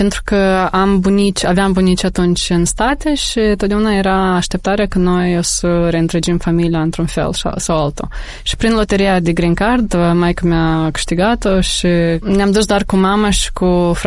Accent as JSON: {"language": "Romanian", "region": "Chișinău", "country": "Moldova", "tie": "born or raised there", "said": "Am crescut în Chișinău, la Buiucani, cum se cuvine."}